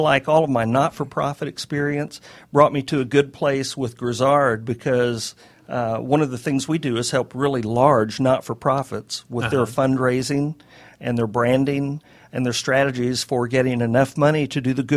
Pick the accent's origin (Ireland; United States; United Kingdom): United States; Neosho, Missouri; born there; I was born in Neosho, Missouri, which is a city, designated a city long before the statistical definition of city came into play. It's 10,000 people.